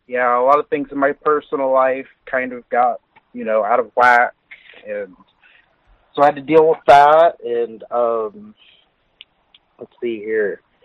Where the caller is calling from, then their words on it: Oklahoma, United States; from Oklahoma.